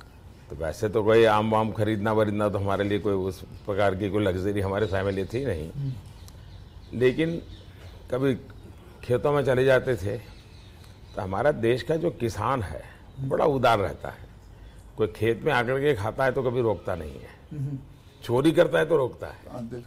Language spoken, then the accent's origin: Hindi; Gujarat, India; हमारे यहाँ से दूर एक मेहसाना स्टेशन है मेरे गांव से